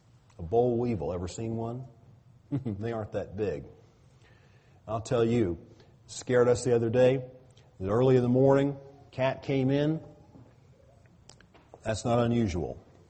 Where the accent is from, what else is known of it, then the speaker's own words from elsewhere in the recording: the South, United States; Well, you know, I grew up in the South. A tick was a tick